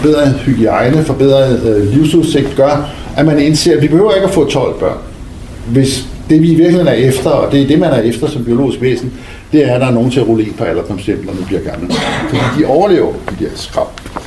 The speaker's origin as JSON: {"language": "Danish", "town": "Lundtofte", "region": "Capital Region of Denmark", "country": "Denmark", "tie": "born or raised there", "said": "som kiggede rundt i Lundtofte, der hvor for Lundby, hvor jeg voksede op"}